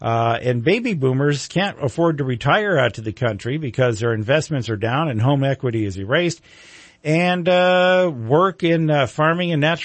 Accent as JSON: {"language": "English", "region": "California", "country": "United States", "said": "When I told people I was from Northern California, they say, oh, San Francisco? No. Fresno? No."}